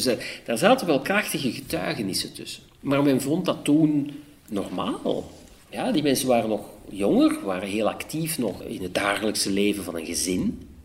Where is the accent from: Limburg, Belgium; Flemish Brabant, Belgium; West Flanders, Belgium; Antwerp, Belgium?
Antwerp, Belgium; Hoogstraten; ik ben in Antwerpen geboren, maar als kind opgegroeid in Hoogstraten, in de Noorderkamp, omdat mijn vader vandaar is.